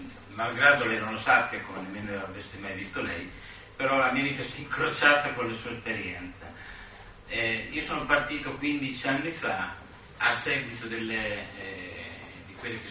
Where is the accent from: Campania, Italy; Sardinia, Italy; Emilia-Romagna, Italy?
Emilia-Romagna, Italy; Modena; io sono di Modena